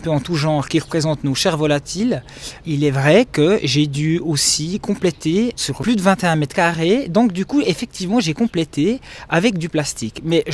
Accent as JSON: {"language": "French", "region": "Neuchâtel", "country": "Switzerland", "tie": "born or raised there", "said": "je suis neuchâtelois depuis toujours"}